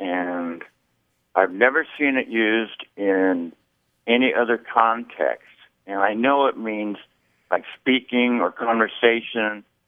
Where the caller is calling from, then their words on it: San Antonio, Texas, United States; I'm calling from San Antonio, Texas.